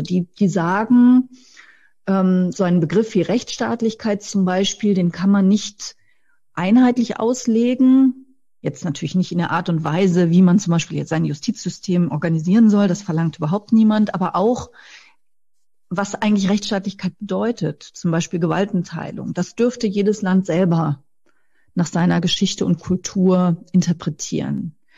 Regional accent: Trier, Rhineland-Palatinate, Germany; Luxemburg, das ist ja an der Grenze zu meiner Heimat, der Trierer Region

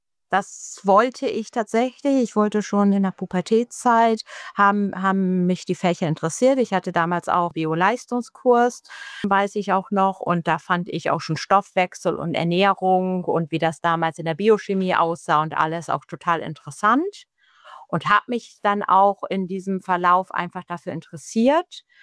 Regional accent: Aurich, Lower Saxony, Germany; Das war alles Aurich noch, ja. Ich bin auf dem Land groß geworden. Aurich war tatsächlich noch 15 Kilometer vom Elternort entfernt

